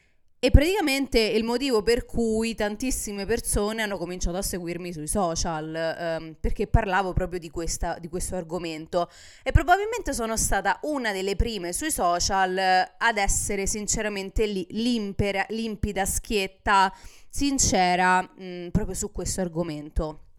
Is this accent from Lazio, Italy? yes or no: yes; Rome, Lazio, Italy; now in United States; vivo negli Stati Uniti, sono nata e cresciuta a Roma, ma vivo negli Stati Uniti da quanto tempo? Da troppo tempo, forse. Da troppo tempo. E in questo momento vivo con mio marito, che è americano. Viviamo nello stato della Virginia